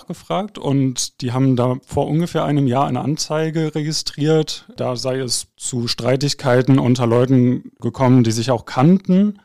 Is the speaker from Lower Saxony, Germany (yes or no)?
no; Hattingen, North Rhine-Westphalia, Germany; also born or lived in Heide; now in Bochum, Germany; Ich wohne in Bochum, ich komme ursprünglich aber aus Hattingen. Jetzt habe ich zuletzt 5 Jahre in Schleswig-Holstein, in Heide gewohnt